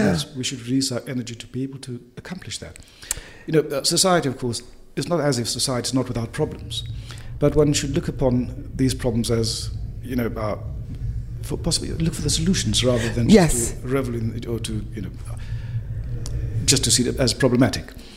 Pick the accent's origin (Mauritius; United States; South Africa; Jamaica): South Africa; now in United Kingdom; Because when I arrived here from South Africa